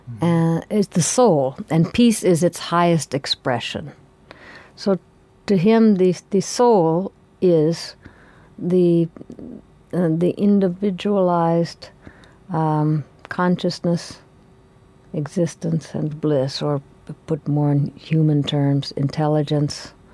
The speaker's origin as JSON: {"language": "English", "region": "Oklahoma", "country": "United States", "tie": "born or raised there", "said": "I suppose so."}